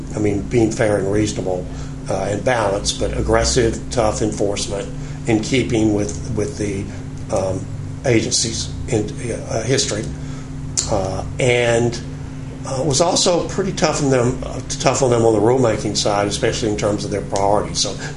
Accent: Alabama, United States; I'm originally from Alabama.

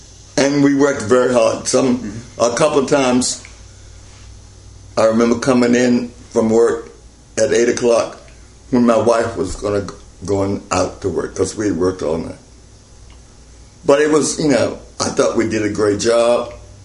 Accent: the South, United States; I'm a Southerner.

